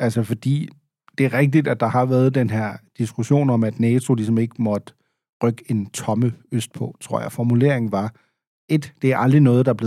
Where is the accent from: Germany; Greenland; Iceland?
Germany; Schleswig-Holstein; jeg er født og opvokset i Tyskland, godt nok som en del af et danske mindretal selvfølgelig i Sydslesvig, altså i det nordligste Tyskland.